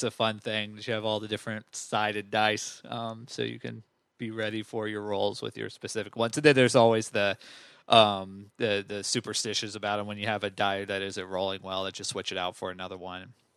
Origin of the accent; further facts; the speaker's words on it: Barrington, Texas, United States; me and my buddies growing up in Barrington, Texas